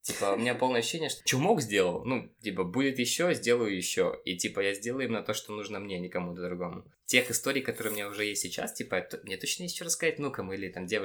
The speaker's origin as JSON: {"language": "Russian", "town": "Babruysk", "region": "Mogilev Region", "country": "Belarus", "tie": "born or raised there", "also_born_or_lived": "Minsk", "said": "Я сам родом из Бобруйска, и как бы я вот видел это становление моей семьи, как мы, знаешь, из маленького города, там отец уехал в Москву на заработки, потом вернулся, мы переехали в Минск"}